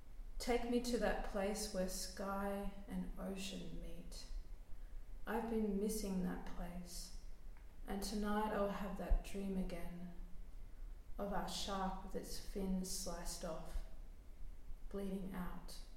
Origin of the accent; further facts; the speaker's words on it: Australia; I'm from Australia.